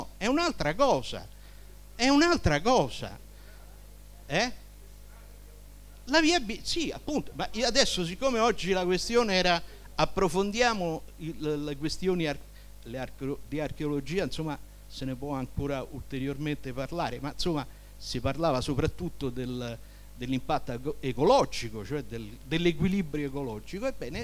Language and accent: Italian; Rome, Lazio, Italy; Io abitavo, quando sono nato, io vengo da Prati, vengo da Trionfale, quella era una zona di case popolari